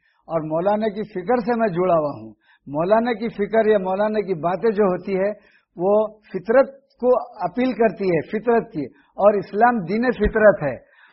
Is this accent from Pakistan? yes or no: no; Pune, Maharashtra, India; اور میرا تعلق پونا سے ہے اور میں بمبئی ٹیم کا ایک حصہ ہوں.